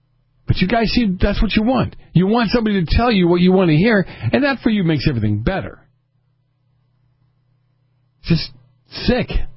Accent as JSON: {"language": "English", "town": "Boston", "region": "Massachusetts", "country": "United States", "tie": "born or raised there", "said": "I almost feel like it's one of those scams I grew up with in Boston."}